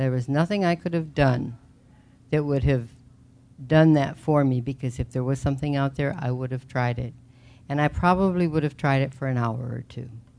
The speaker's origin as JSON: {"language": "English", "region": "Midwest", "country": "United States", "tie": "born or raised there", "said": "I was raised in the Midwest, and my dad traveled all of their married life."}